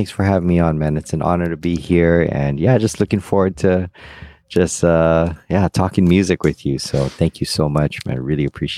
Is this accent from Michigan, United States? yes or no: no; Hawaii, United States; I'm so grateful, you know, that I was born and raised in Hawaii, because the ukulele was my passion.